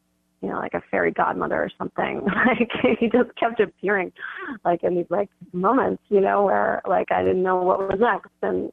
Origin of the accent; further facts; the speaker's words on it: Boston, Massachusetts, United States; now in New York, United States; So I went to Boston for 2 months to try it out, because it was kind of like, it's my hometown, and I sort of knew it.